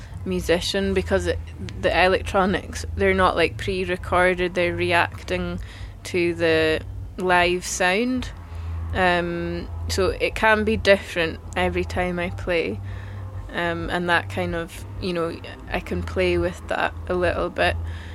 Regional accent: Scotland, United Kingdom; first language Gaelic; English is a second language; I come from the Highlands of Scotland, and my first language is Gaelic

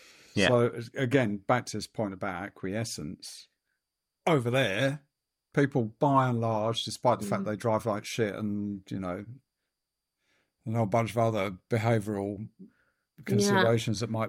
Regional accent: United Kingdom; as a British person that's also spent time driving in France and Germany and Spain and Italy

